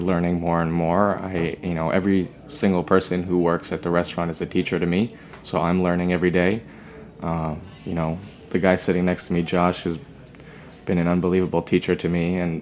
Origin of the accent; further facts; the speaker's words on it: New York, United States; I was born and raised in New York. I continued my studies in New York at New York University.